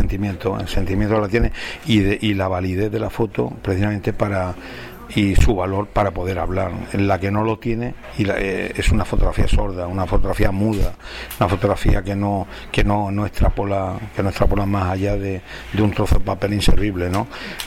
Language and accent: Spanish; Cartagena, Region of Murcia, Spain; ahora mismo estoy en un proyecto muy bonito precisamente en mi tierra, haciéndolo sobre todo en un entorno que es el puerto de mar, de una ciudad histórica milenaria como es Cartagena